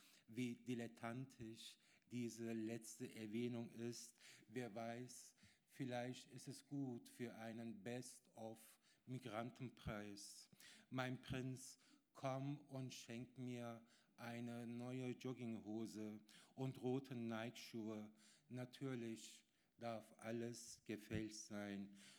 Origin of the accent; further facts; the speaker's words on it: Germany; now in Austria; komme aus Deutschland, habe aber ein paar Worte an die Politik hier in Österreich.